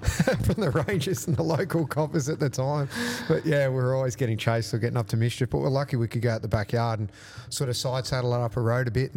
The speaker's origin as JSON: {"language": "English", "town": "Warrandyte", "region": "Victoria", "country": "Australia", "tie": "born or raised there", "said": "And I guess growing up in Warrandyte, you know, from long before I had my learners, I was riding on the road."}